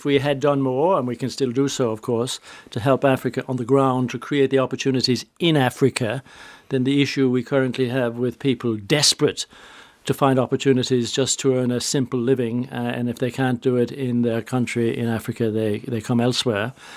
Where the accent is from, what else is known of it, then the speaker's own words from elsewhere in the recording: Ireland; I said, no, I'm perfectly happy with the citizenship I have. I'm Irish and I'm never going to change from that.